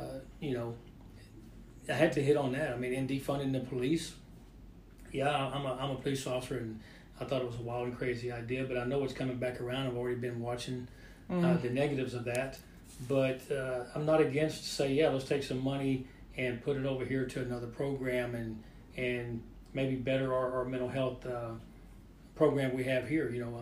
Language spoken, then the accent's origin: English; Grand Prairie, Texas, United States; So, you know, I grew up in Grand Prairie, and I love Grand Prairie